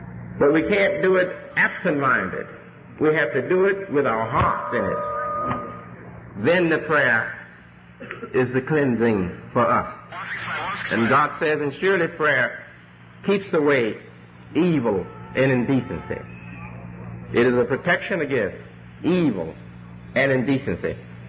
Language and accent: English; Chicago, Illinois, United States; now in New York, United States; I come from Chicago, South Side. Majority of the people on Chicago South Side are us, and we are poor there. And now I'm in Harlem